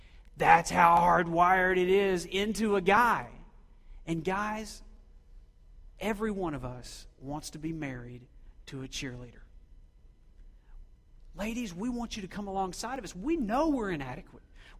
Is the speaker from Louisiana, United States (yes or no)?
no; Oklahoma, United States; I grew up in Oklahoma. We start young out there.